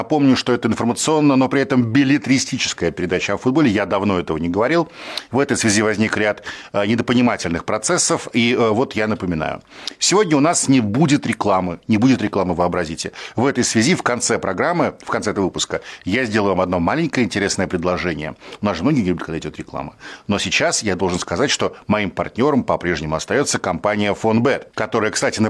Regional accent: Moscow, Russia; Не потому, что я москвич, и не потому, что я живу недалеко от Лужников.

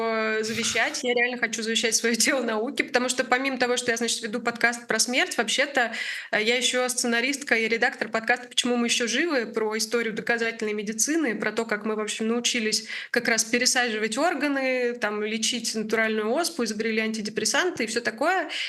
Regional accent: Kazan, Tatarstan, Russia; И я сама из Казани

